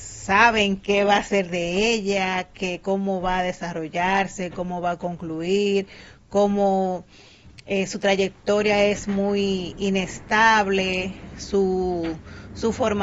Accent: San José de Conuco, Hermanas Mirabal, Dominican Republic; agradecerle por siempre destacar que soy de Villas de los Almendros, San José de Conuco, Salcedo, de allá mismo.

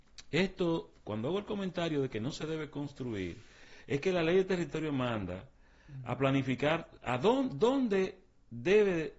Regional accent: Duvergé, Independencia, Dominican Republic; Yo soy de un pueblo que se llama Duvergé, en la provincia de Independencia, y Duvergé, en su casco central, fue planificado.

